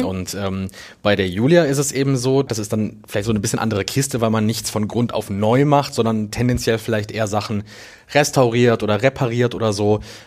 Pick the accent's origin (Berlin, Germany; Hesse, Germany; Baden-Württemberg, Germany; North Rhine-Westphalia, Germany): North Rhine-Westphalia, Germany; Düsseldorf; ich meine, ich bin ja aus Düsseldorf